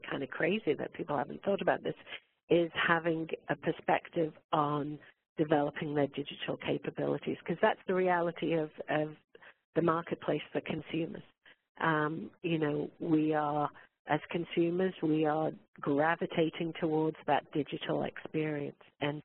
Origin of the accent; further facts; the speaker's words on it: Canada; it is the we're Canadian after all, so that's what we do naturally.